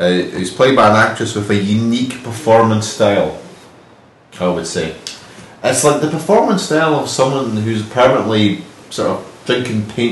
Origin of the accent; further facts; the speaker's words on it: Glasgow, Scotland, United Kingdom; I'm from Glasgow.